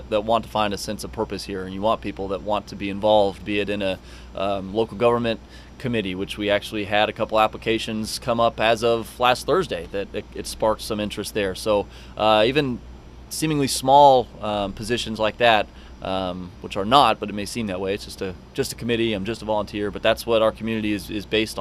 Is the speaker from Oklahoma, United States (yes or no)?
yes; Bartlesville, Oklahoma, United States; I was one of the few that were born and raised in Bartlesville